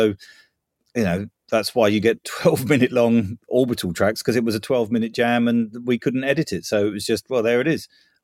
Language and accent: English; England, United Kingdom; accent: soft southern; Sort of arrived with my soft southern accent